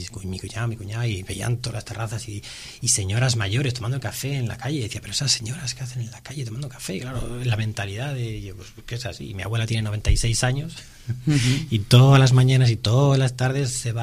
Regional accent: Laredo, Cantabria, Spain; yo vengo de Laredo

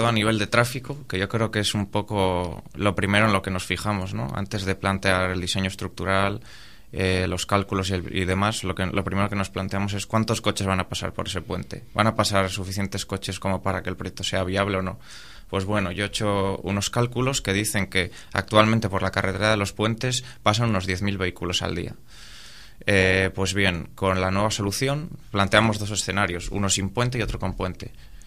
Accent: Spain; A mí, cuando digo que soy español, me sitúan en México.

